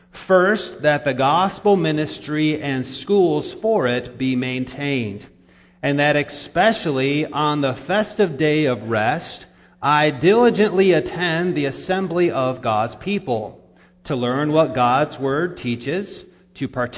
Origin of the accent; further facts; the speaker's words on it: Iowa, United States; I remember growing up in Northwest Iowa